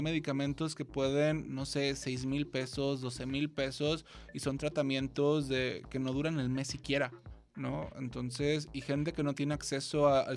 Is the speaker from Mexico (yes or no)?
yes; Mexico